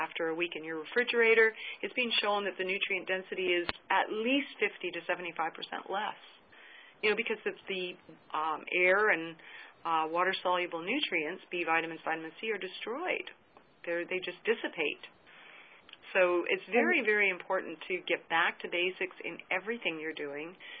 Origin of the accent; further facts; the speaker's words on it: Auchtermuchty, Scotland, United Kingdom; I'm from Scotland. I'm a Scots girl from Ochtermochty in Scotland. And I grew up with my grandparents for the first 6 years of my life there.